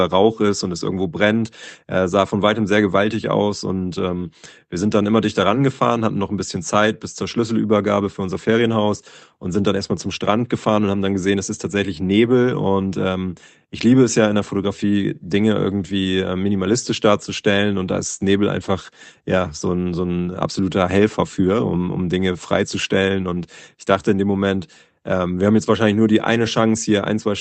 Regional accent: Bremen, Germany; ich komme aus Bremen

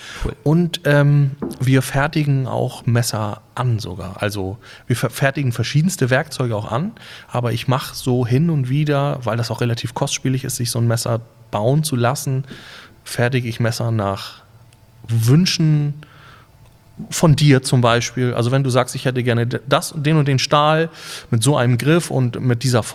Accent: Husum, Schleswig-Holstein, Germany; Ja, auf jeden Fall bin ich ein waschechter Friese, ja.

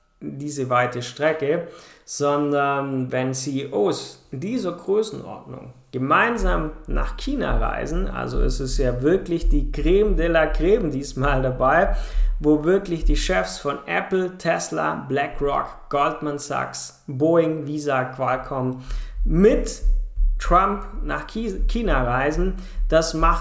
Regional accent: Germany; now in Cyprus; Ich wohne auf Zypern, schon seit 6 Jahren inzwischen. Und hier hatten die Leute in meiner alten Heimat in Deutschland mehr Angst, wie ich selber, wo hier wohne.

